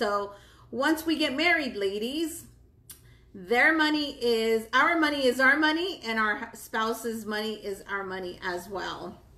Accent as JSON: {"language": "English", "country": "United States", "said": "I am a convert. I am Mexican American."}